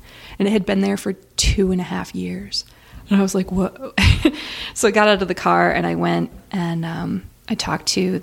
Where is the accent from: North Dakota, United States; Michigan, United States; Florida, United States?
Michigan, United States; Ann Arbor; So here's the truth. I come from Ann Arbor, Michigan, where there are fairy doors.